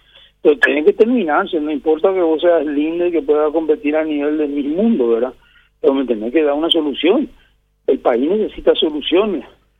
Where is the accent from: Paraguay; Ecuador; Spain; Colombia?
Paraguay; No nosotros, yo hablo nosotros como paraguayos, no te estoy hablando como presidente de la rural y mucho menos como ganadero, sino que simplemente nosotros los paraguayos.